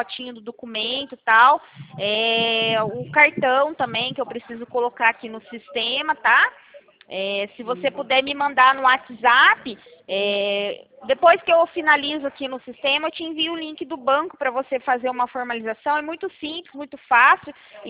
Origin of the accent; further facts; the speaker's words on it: Americana, São Paulo, Brazil; Não, eu sou aqui de Americana, do ladinho de vocês.